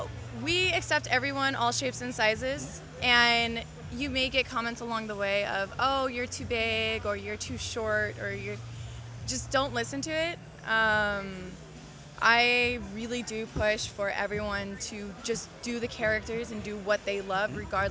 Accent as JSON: {"language": "English", "region": "California", "country": "United States", "said": "I'm a cosplayer from California."}